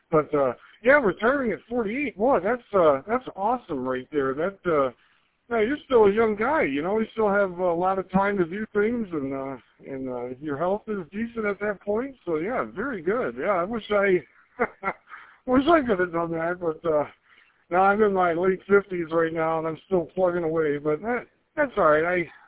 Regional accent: Trenton, Michigan, United States; Yes, I grew up here in Trenton, and I'm still here.

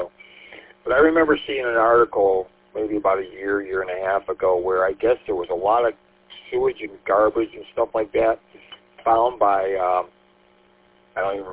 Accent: St. Clair Shores, Michigan, United States; Growing up in St. Clair Shores and going through that area by Ford's, the Ford House and everything.

